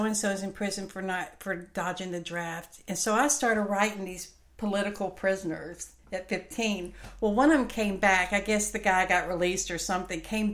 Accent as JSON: {"language": "English", "town": "Shreveport", "region": "Louisiana", "country": "United States", "tie": "born or raised there", "said": "I was born in Shreveport, Louisiana, January 2nd, 1956. And I've left a couple of times, but mostly I've lived here."}